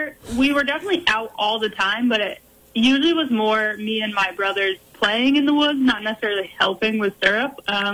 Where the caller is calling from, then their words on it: Geneseo, New York, United States; I'm calling from Geneseo, New York, which is like western edge of the Finger Lakes.